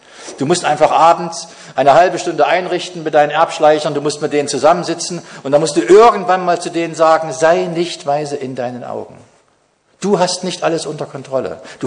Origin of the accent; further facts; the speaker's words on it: Jena, Thuringia, Germany; Und ich bin in Jena groß geworden